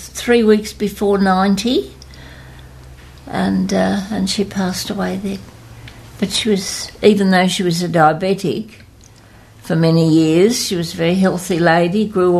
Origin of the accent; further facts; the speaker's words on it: Dunedoo, New South Wales, Australia; also born or lived in Gulgong, Australia; now in Sydney, Australia; I grew up around the Dunedoo area, a little bit north of Gulgong. And I came to Sydney when I was 17, just the beginning of the war.